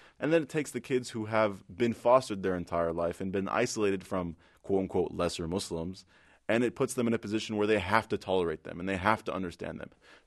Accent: United States; And so growing up in America, a lot of us kind of have to live a double life.

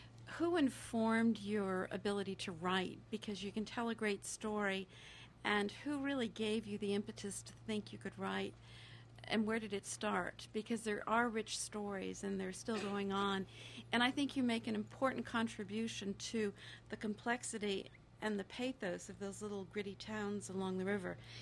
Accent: Amsterdam, New York, United States; I grew up in Amsterdam, the next town over.

